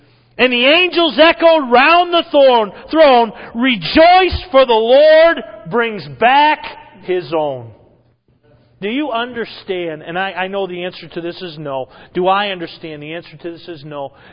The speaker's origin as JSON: {"language": "English", "region": "New England", "country": "United States", "tie": "born or raised there", "said": "a native New Englander. I was born and raised in New England, love New England, still love New England sports teams, amen."}